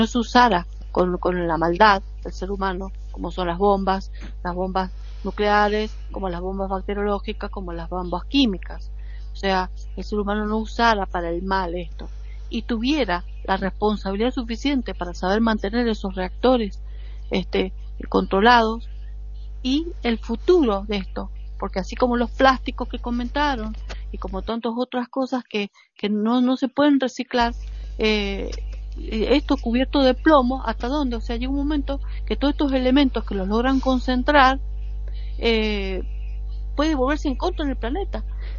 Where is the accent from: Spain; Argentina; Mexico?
Argentina; Bueno, en mi país, en Argentina, no hay reactores.